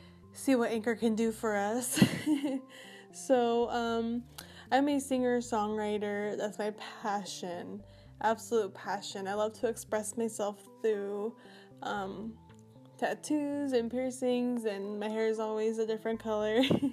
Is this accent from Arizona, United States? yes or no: yes; Phoenix, Arizona, United States; now in Brantford, United States; born and raised in Phoenix area, Arizona, currently living in Connecticut State and Brantford.